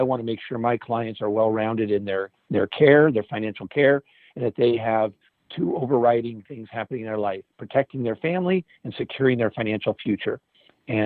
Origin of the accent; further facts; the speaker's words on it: Los Angeles, California, United States; Well, I grew up in the LA area, and I was born in 59, 61 years old.